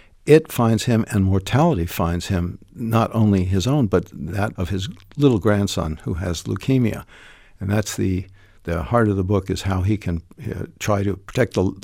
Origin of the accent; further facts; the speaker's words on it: United States; I always thought of it as the center of the world, even though I'm an American.